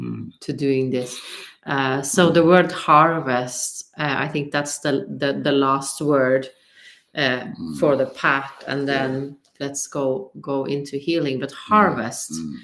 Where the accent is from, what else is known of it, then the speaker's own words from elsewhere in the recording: Norway; English is a second language; You know, I'm from Norway, so I don't have all the words in English.